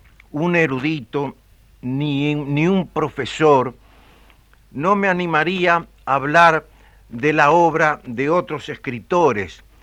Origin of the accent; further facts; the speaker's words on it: Sarandí del Yí, Durazno, Uruguay; also born or lived in Montevideo; En realidad, yo nací en Montevideo, pero pasó mi primera infancia en Sarandí del Yí